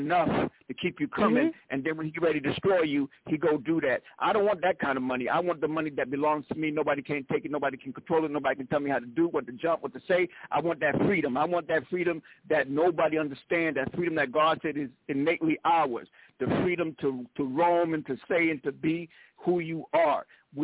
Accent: South Carolina, United States; also born or lived in Harlem, New York; so many people told me when I was growing up from South Carolina to Harlem, do this, do that, look like this, walk like

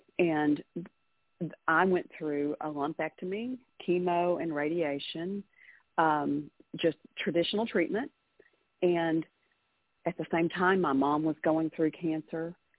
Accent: Texas, United States; That's correct, and you can probably tell that from my accent.

